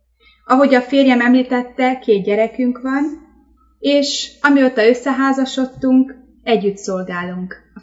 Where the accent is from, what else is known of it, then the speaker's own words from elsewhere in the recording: Sic, Cluj County, Romania; also born or lived in Gherla; Én Erdélyben születtem, mégpedig Szamosújváron, Kolozs megyében. Székközségében nőttem fel.